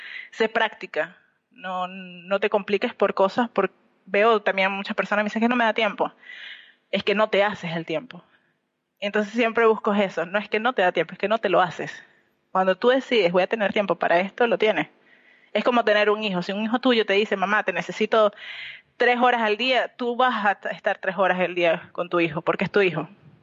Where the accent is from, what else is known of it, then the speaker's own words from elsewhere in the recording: Venezuela; moved away as an adult; now in Argentina; un año antes de venirme para Argentina. Yo soy venezolana.